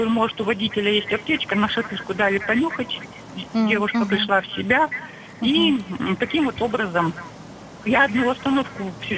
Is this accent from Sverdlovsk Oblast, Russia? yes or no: yes; Yekaterinburg, Sverdlovsk Oblast, Russia; я из Екатеринбурга.